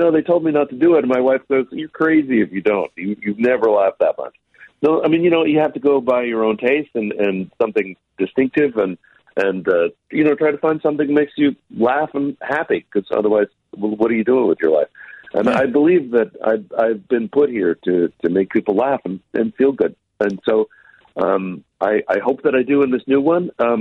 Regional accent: the South, United States; And I'm come from the South. So, like, in North Carolina, where I went to school, they're very, very proud of their barbecue down there, too.

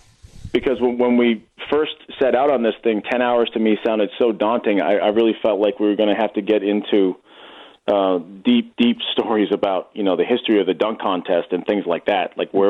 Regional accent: Boston, Massachusetts, United States; I love the little story arc, especially as a Bostonian

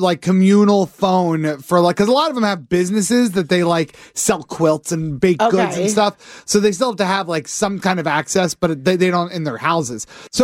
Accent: Pennsylvania, United States; I grew up near Amish people. I even have a former Amish person in my family.

